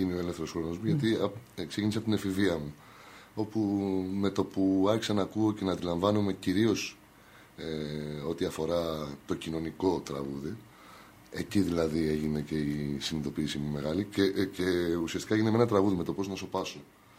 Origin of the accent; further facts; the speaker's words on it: Athens, Attica, Greece; born there; also born or lived in Thessaloniki; Εγώ προσωπικά έχω γεννηθεί στην Αθήνα. Εδώ γεννήθηκα. Η καταγωγή μου είναι από τον πατέρα μου, από την ορεινή Γορτινία. Και η μητέρα μου είναι από την Κρήτη.